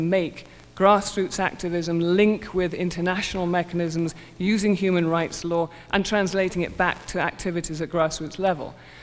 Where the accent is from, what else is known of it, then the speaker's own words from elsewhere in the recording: United Kingdom; You will have to slow me down because I'm British and we tend to mumble, so.